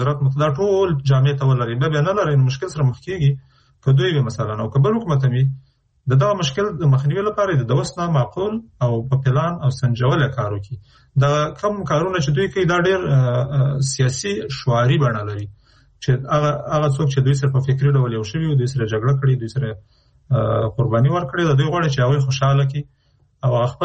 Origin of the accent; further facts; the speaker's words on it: Afghanistan; نو چون موږ د افغانستان خلک یو، د افغانستان په هر فرد که هغه نظام کې که بیرون د نظام یې موږ پې مکلفیت لرو